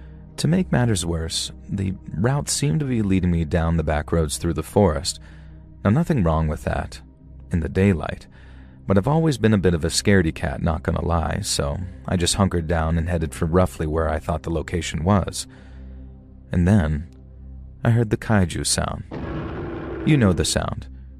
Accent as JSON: {"language": "English", "region": "South West England", "country": "United Kingdom", "said": "I'm from Cornwall, in the very southwest of England"}